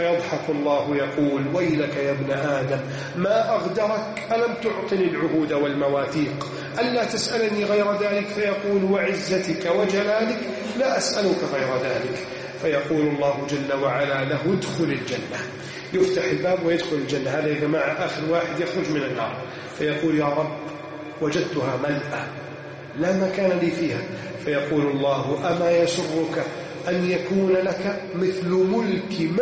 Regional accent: Egypt

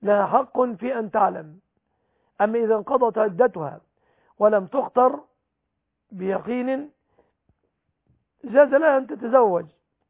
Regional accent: Egypt; في بلادنا مصر

